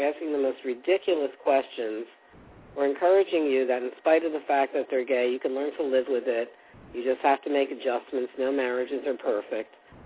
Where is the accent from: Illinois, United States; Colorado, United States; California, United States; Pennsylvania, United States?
Pennsylvania, United States; Philadelphia; accent: Philadelphia; Absolutely. My Philadelphia accent should really do the job.